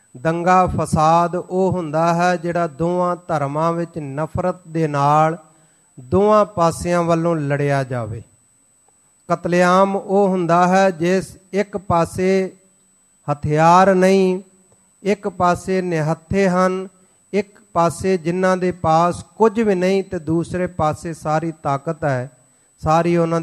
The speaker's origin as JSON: {"language": "Punjabi", "town": "Pilibhit", "region": "Uttar Pradesh", "country": "India", "tie": "born there", "said": "ਮੇਰਾ ਜਨਮ ਯੂਪੀ ਦੇ ਵਿੱਚ ਪੀਲੀਭੀਤ ਦੇ ਇਲਾਕੇ ਦਾ ਮੇਰੇ ਮਾਤਾ ਪਿਤਾ ਗੁਰਦਾਸਪੁਰ ਦੇ ਇਲਾਕੇ ਕਾਦੀਆਂ ਦੇ ਪਾਸ ਲੀਲ ਕਲਾਂ ਸਾਡਾ ਪਿੰਡ ਹੈ ਜੱਦੀ"}